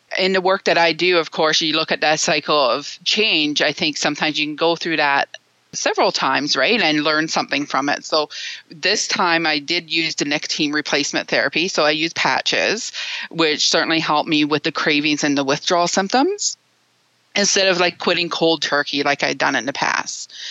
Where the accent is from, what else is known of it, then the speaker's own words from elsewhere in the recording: Newfoundland and Labrador, Canada; I'm originally from Newfoundland. I was born and raised there. I've been here quite a few years, though. I'm married and have two children